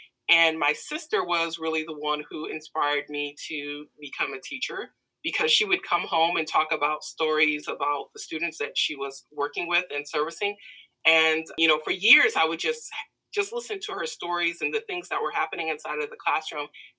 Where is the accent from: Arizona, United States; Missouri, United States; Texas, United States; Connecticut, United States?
Connecticut, United States; Danbury; also born or lived in Hartford; I'm from Danbury and Hartford, Connecticut.